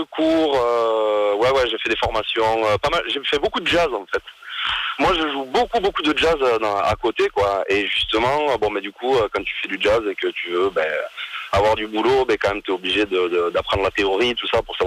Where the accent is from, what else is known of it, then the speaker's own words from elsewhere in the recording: Castres, Occitanie, France; Écoute, moi, je viens du sud de la France. J'ai grandi à Castres. Après, je suis parti à Toulouse.